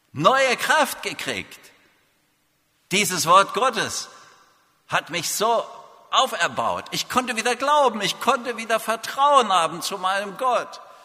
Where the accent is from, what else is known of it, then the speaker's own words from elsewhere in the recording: Markkleeberg, Saxony, Germany; ich komme aus Leipzig. Gerade noch die Kurve gekriegt vor der Mauer.